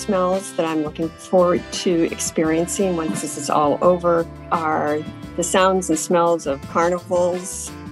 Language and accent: English; Towanda, Pennsylvania, United States; I'm from Towanda, Pennsylvania, and I am 61 years old.